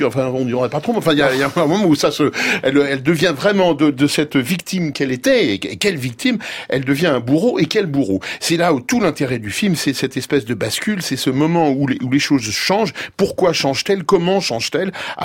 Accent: France; est-ce que c'est parce que nous sommes français et qu'on connaît mal cet épisode espagnol ?

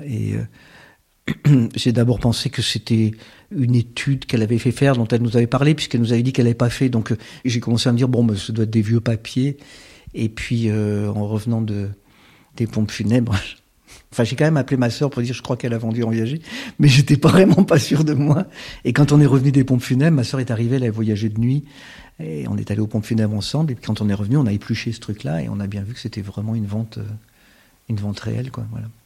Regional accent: Auvergne-Rhône-Alpes, France; now in Montreuil, France; J'habite à Montreuil et je suis originaire de l'Ardèche. Je suis vraiment 100% ardéchois. Mes deux parents étaient ardéchois, mes quatre grands-parents, mes huit arrière-grands-parents. Voilà, je suis un ardéchois pur cru, d'une famille très modeste.

